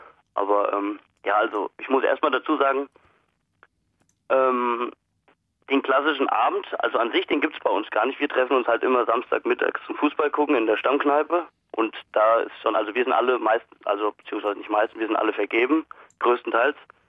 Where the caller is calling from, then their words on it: Hesse, Germany; Ich komme auch nicht genau aus Gießen, also ein bisschen weiter weg, 10, 20 Kilometer